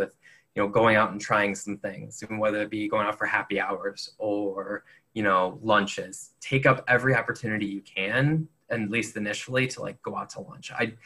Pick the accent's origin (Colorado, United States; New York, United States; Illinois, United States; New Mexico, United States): New York, United States; Buffalo; I had never lived outside of New York State. I was, you know, went to school in Rochester, born and raised in Buffalo.